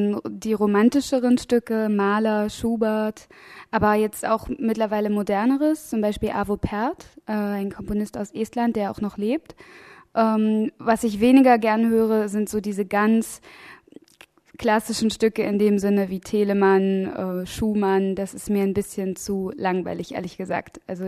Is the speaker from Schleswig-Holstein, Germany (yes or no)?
no; Halle, Saxony-Anhalt, Germany; Ich komme ursprünglich aus Halle und da wurde ich eigentlich schon früh als kleines Kind mit in die Konzerte genommen.